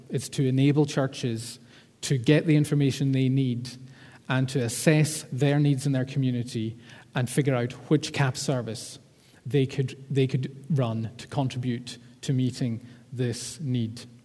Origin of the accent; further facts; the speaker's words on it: Stornoway, Scotland, United Kingdom; now in Glasgow, United Kingdom; I am from Stornoway originally, but I've been living in Glasgow for the last 15 years.